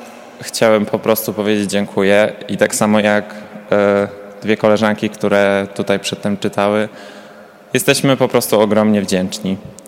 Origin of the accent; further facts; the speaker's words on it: Subcarpathian Voivodeship, Poland; Ja pochodzę z małej wsi na Podkarpaciu.